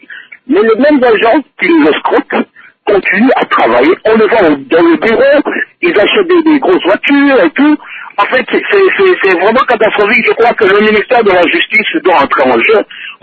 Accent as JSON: {"language": "French", "region": "Kinshasa", "country": "DR Congo", "said": "Je suis à Colésie depuis 2007, je venais de Kinshasa."}